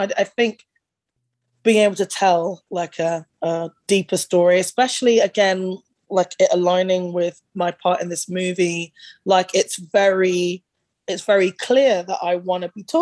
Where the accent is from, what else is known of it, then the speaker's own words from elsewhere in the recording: United Kingdom; being a Brit, growing up in very ungenred radio environment